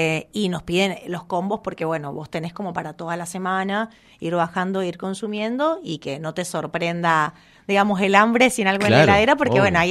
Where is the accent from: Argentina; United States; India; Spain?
Argentina; Real del Padre, Mendoza; nosotros somos del distrito de Real del Padre